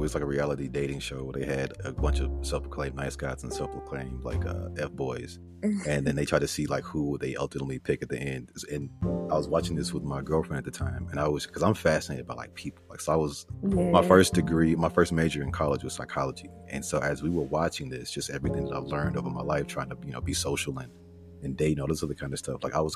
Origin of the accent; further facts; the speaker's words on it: the South, United States; So I grew up in the South, and so all you have is like chitlins and pig feed and like all of the bad soul food